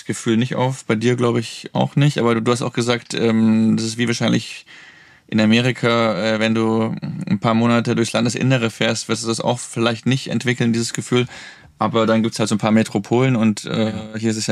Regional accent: Munich, Bavaria, Germany; würden wir uns eigentlich als Münchner bezeichnen

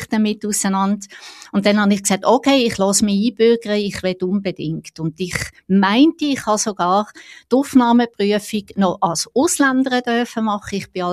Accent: Basel, Basel-Stadt, Switzerland; born there; Jetzt, ich bin in Basel geboren, meine Mama ist Basler und mein Vater war Ausländer.

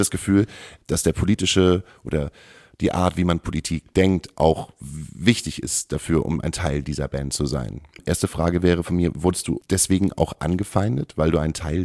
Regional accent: Hamburg, Germany; Also als Hamburger kann ich es relativ nachvollziehen.

